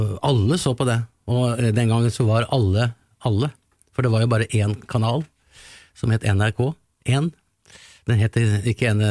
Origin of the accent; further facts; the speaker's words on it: Larvik, Vestfold, Norway; Ja, så, som sagt så kom jeg da fra Larvik